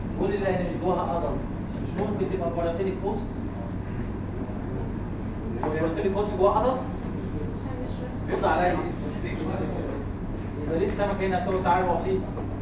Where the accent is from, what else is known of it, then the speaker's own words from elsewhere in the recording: Egypt; عندنا في مصر بولتي بولي ولا لا؟ موجوده لك موجوده في بلدنا.